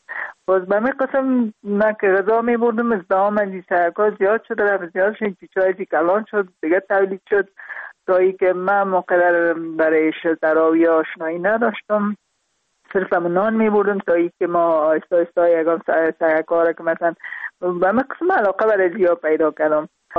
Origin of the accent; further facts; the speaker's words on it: Parwan, Afghanistan; also born or lived in Kabul; در خود شهر کابل به دنیا آمدیم، من از پروان هستم.